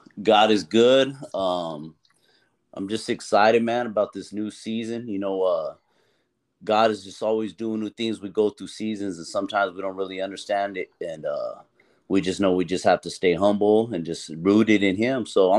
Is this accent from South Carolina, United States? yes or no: no; Chandler, Arizona, United States; Well, so I grew up in Chandler, and then, you know, I grew up in the streets, come from a drug addict mother. My dad was from Mexico.